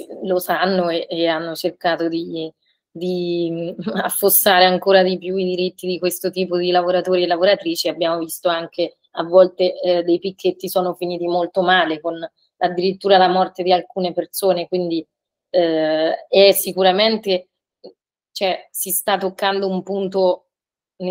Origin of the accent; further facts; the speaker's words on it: Marche, Italy; Io poi sono delle Marche, non sono del Nord Italia e mi sembra di capire neanche voi dall'accento.